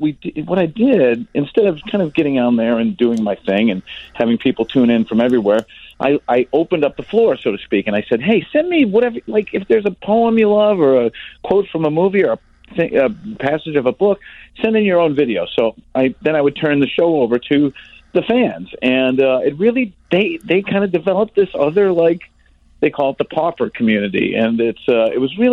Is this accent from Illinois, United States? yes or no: yes; Orland Park, Illinois, United States; I live in the house I grew up in Orland Park.